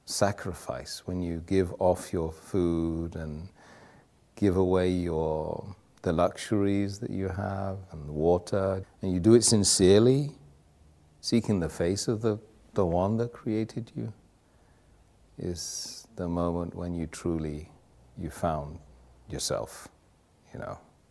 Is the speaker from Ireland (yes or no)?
no; United Kingdom; Catholic people like me growing up in Britain